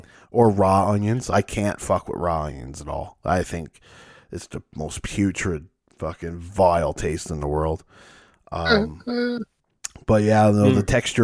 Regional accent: Canada; I'm from Canada.

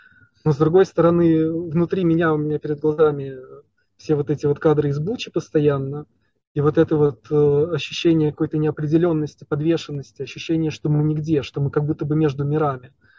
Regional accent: Moscow, Russia; Да, то есть мы москвичи, казалось бы, у нас есть все возможности.

